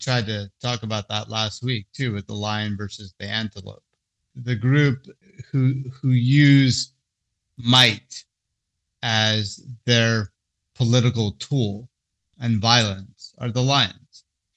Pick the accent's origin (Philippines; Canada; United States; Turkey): Turkey; I'm the hippie from Turkey.